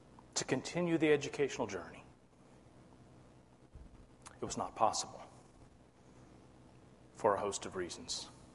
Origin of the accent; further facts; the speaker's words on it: Virginia, United States; I grew up in Virginia, the south of the border. Only son in a family of four, three sisters.